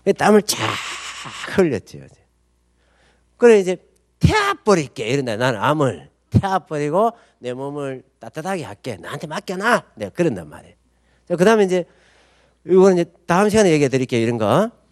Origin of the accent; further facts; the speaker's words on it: Geochang, South Gyeongsang, South Korea; 그 이제 제 고향이 거창이었어요.